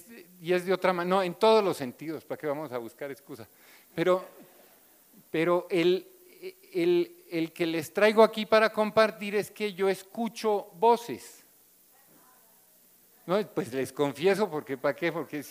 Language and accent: Spanish; Colombia; Yo soy colombiano.